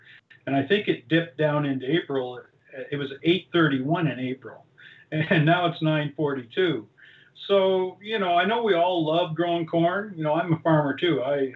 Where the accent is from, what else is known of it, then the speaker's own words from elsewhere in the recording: Canada; As a Canadian, like, I'm looking at cash prices now for old crop corn here at $5 and new crop at $4.50 here in Ontario.